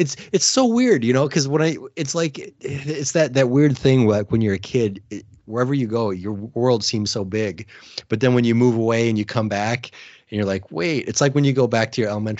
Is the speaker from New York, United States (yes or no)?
no; Michigan, United States; I grew up in Michigan.